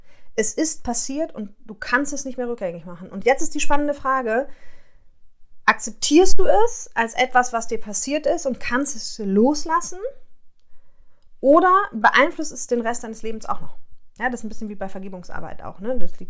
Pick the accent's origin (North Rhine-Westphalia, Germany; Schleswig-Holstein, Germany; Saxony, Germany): North Rhine-Westphalia, Germany; Aachen; moved away; Und da habe ich meine Heimat losgelassen in Aachen.